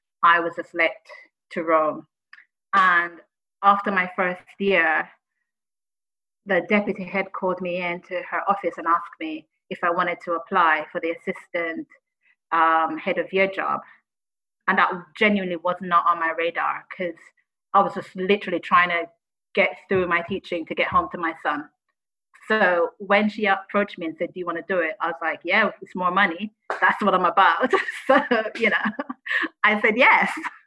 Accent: Jamaica; moved away as an adult; Because like I said, growing up in Jamaica, the idea of being black was never something I worried about.

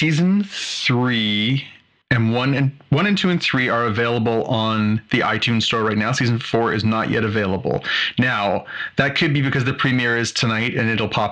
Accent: Canada; if they did this to me as a Canadian fan, and we do get our fair share of slaps in the face from big corporations based in the United States

